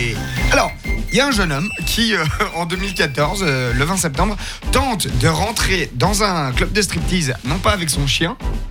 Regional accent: Bulle, Fribourg, Switzerland; From Bubbles.

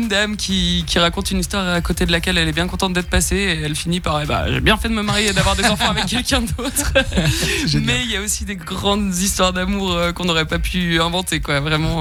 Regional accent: Geneva, Switzerland; en tant que Genevoise et Genevois, on n'y va pas forcément

